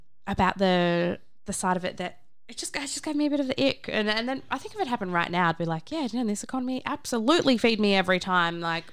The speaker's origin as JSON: {"language": "English", "country": "Australia", "said": "from Australia, you know?"}